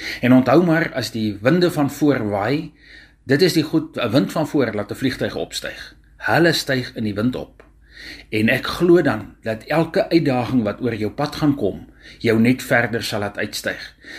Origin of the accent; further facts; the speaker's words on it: Northern Cape, South Africa; Nou ek is die boer van Nooit Gedag, hier boer ons met Dorper Stoet. En ek is die vierde generasie of die vierde … wat die voorreg het om op hierdie plaas te boer.